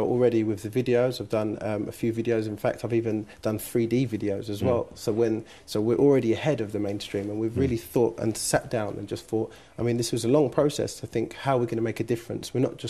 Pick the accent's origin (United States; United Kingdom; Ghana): United Kingdom; I think in terms of as being a British Muslim, we do.